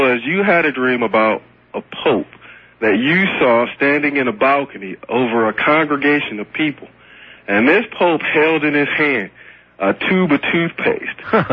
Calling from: Ohio, United States; Ohio, actually.

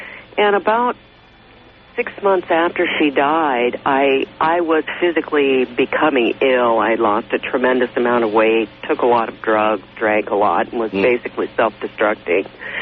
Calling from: Enumclaw, Washington, United States; I'm calling from Enumclaw, Washington.

